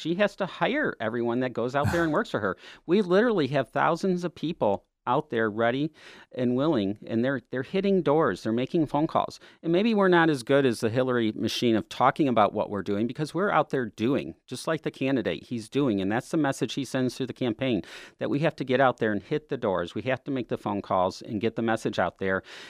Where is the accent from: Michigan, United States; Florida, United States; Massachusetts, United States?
Michigan, United States; Inkster; I grew up in Union household here in Michigan. I grew up in Inkster, Michigan, one of the poorest communities here in the state.